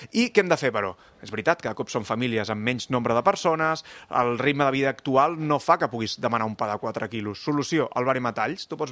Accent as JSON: {"language": "Catalan", "town": "Vilanova i la Geltrú", "region": "Catalonia", "country": "Spain", "said": "el primer que vam tenir va ser a casa meva, jo sóc de Vilanova, de l'Espigador"}